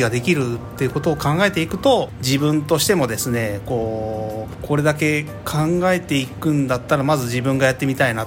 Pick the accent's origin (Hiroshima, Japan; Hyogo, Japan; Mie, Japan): Hiroshima, Japan; Asahara; 私がですね、小さい頃朝原で育って